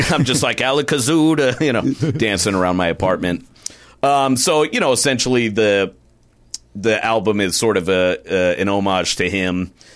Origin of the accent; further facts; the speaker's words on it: Portland, Oregon, United States; born there; I was born in Portland, Oregon.